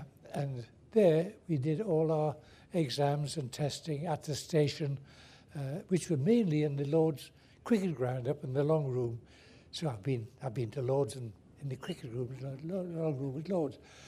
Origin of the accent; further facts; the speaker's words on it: Shotley Bridge, North East England, United Kingdom; Well, I was born up in County Durham in a little village called Shotley Bridge. I don't suppose anybody's really heard of it much. It's quite near Consett in the mining area.